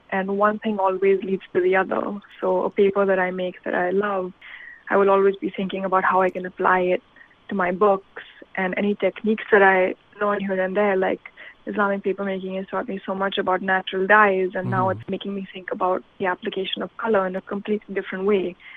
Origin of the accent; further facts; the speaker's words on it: India; And I think growing up in India really kind of fashioned that idea for me